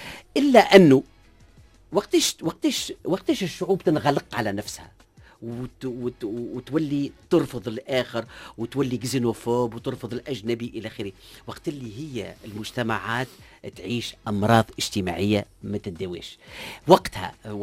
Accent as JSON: {"language": "Arabic", "country": "Tunisia", "said": "أنا مواطن تونسي"}